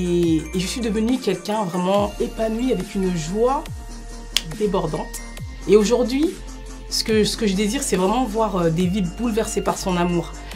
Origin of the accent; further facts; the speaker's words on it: Paris, Île-de-France, France; Je suis française d'origine malienne et j'ai grandi à Paris. Et j'ai grandi dans une famille musulmane.